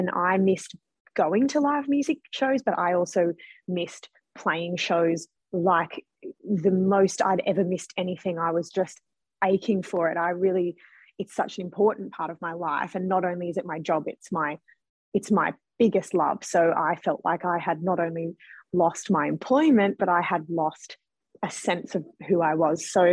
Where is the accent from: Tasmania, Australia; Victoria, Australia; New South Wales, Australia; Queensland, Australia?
New South Wales, Australia; Sydney; I grew up in Western Sydney, as you said